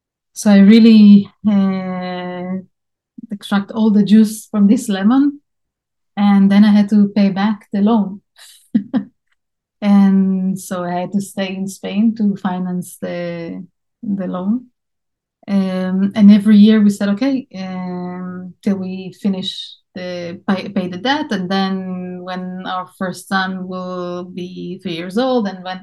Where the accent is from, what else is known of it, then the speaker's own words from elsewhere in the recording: Israel; I was born and raised in Israel